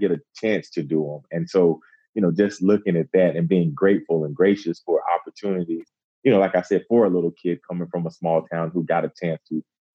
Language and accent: English; Cartersville, Georgia, United States; growing up in Cartersville, you know, in humble beginnings, I didn't have a lot of financial means.